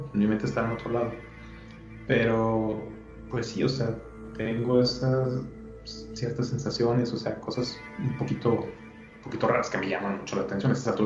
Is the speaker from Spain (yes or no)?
no; Monterrey, Nuevo León, Mexico; yo soy de aquí de Monterrey y no se presta para ese tipo de clima, es muy extremo.